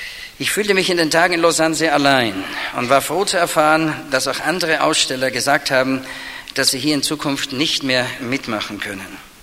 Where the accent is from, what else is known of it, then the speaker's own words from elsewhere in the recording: Austria; da freue ich mich als Österreicher natürlich besonders, denn mein Heimatland war ja mal 97%